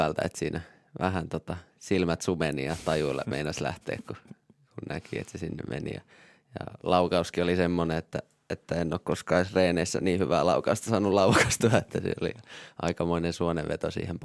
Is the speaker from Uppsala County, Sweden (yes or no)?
yes; Storvreta, Uppsala County, Sweden; Joo, siellä itsekin pienenä monesti kävi Uppsalassa siellä Storvreta kotikonnoilla.